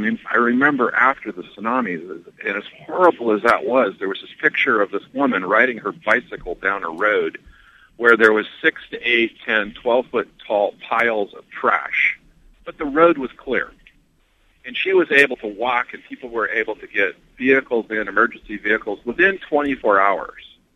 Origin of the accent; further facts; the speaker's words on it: Anchorage, Alaska, United States; born there; I was born in Anchorage, actually, but I'd missed the quake. We left beforehand.